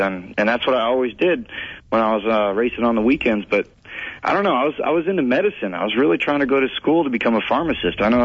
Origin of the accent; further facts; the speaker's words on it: Las Vegas, Nevada, United States; Born and raised in Vegas.